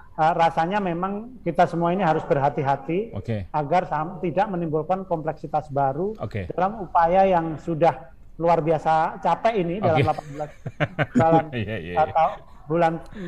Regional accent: East Java, Indonesia; Kalau di Jawa Timur, kampung saya, apa yang dikatakan kiai itu ya udah pasti didengar, akan dilakukan.

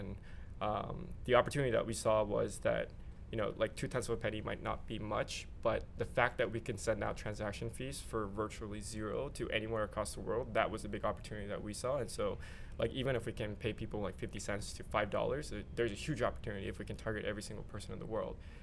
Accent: Oregon, United States; I told him that I was going to quit school because I was from Oregon. I was paying out of state tuition

